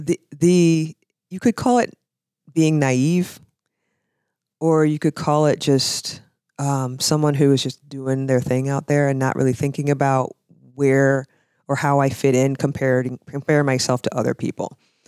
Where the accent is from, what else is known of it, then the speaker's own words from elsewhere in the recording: Dayton, Minnesota, United States; growing up in Dayton, going to elementary school, then Jackson Junior High School and Anoka High School, I really had no issues with race